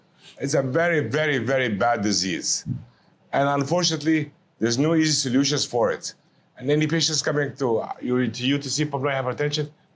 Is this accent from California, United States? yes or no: no; New York, United States; It came out of New York, my hometown, from a small hospital there at Columbia University.